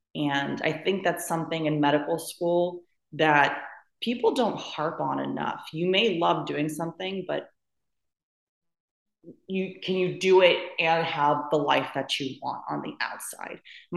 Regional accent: Houston, Texas, United States; came back to my hometown of Houston, where I have a lot of family and friends

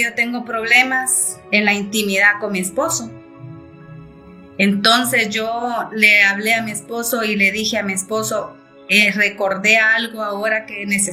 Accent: Guatemala; Él es de Ecuador y yo soy de Guatemala.

